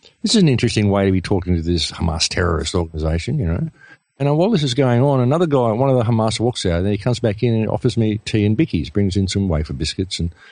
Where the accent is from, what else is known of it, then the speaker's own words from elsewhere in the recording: Australia; I said, hey, I'm just an Australian. I'm just an Aussie.